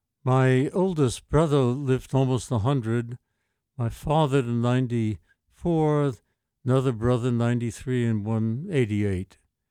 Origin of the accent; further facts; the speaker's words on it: New York City, New York, United States; Well, I don't talk this way no more, but I grew up in the Bronx, okay? I went to Bronx High School of Science, City College.